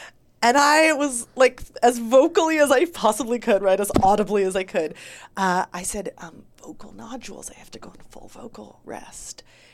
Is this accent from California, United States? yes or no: yes; Santa Cruz, California, United States; back in my hometown in Santa Cruz, California.